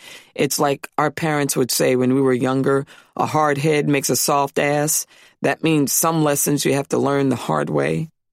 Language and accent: English; Central Falls, Rhode Island, United States; I didn't fit in with them because I was from Central Falls